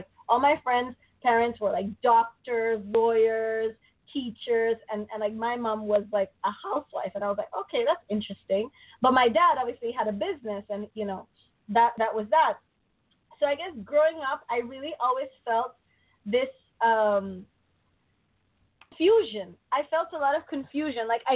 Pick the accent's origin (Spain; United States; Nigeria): Spain; Barcelona, Catalonia; I am Indian by origin, but I was born and brought up in Barcelona, Spain, for those of you who don't know. And I grew up in a rather traditional Indian family.